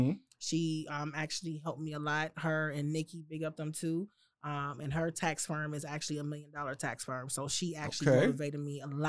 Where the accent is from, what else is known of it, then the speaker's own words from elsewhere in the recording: Cincinnati, Ohio, United States; now in Florida, United States; I was actually born here in the States.